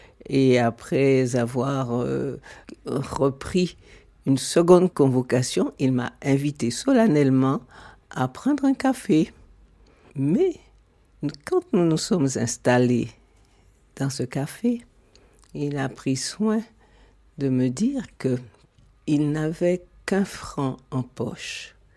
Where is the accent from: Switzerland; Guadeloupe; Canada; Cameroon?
Guadeloupe; Et qu'il me disait qu'il savait que je venais de Guadeloupe.